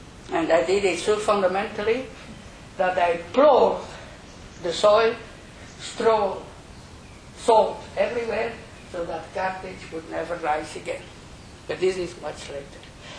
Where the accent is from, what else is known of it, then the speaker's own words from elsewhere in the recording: Flanders, Belgium; this is a little like my country where I come from Flanders, from Belgium.